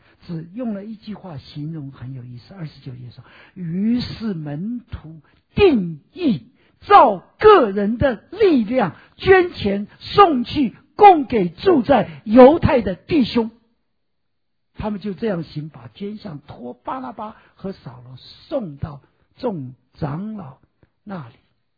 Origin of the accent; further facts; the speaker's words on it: China; 也许我们从中国来，刚刚信主不久